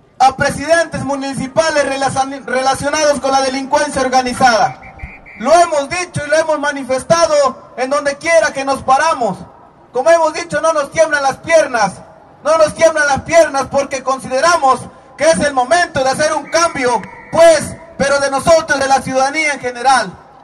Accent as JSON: {"language": "Spanish", "country": "Mexico", "said": "como pueblo mexicano"}